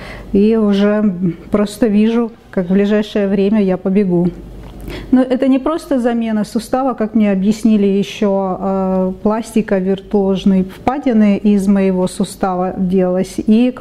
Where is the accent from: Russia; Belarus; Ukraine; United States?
Ukraine; Simferopol, Crimea; Я приехала из Крыма, из Симферополя, специально к этой команде врачей.